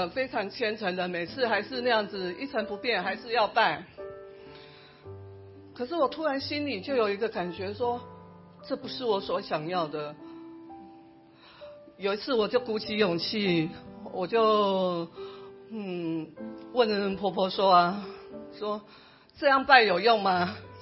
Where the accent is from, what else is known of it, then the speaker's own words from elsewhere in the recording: Nantou County, Taiwan; 小时候住在那个南投中心村的时候，